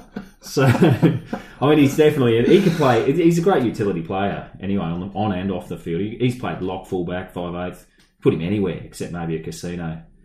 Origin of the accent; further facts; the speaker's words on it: Brisbane, Queensland, Australia; Yeah, I grew up in Brisbane.